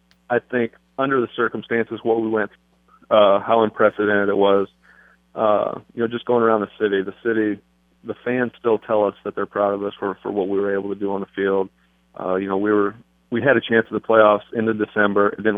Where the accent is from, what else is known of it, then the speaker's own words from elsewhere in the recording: Midwest, United States; I mean, I'm from the Midwest, my wife's from the Midwest